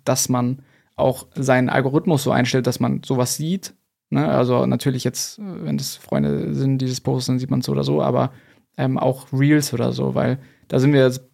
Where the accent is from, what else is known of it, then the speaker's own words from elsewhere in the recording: Munich, Bavaria, Germany; now in Berlin, Germany; bin dann von Prag nach Berlin. Aber ich komme aus München, also bei München. Genau, da habe ich gewohnt. Den Großteil meines Lebens.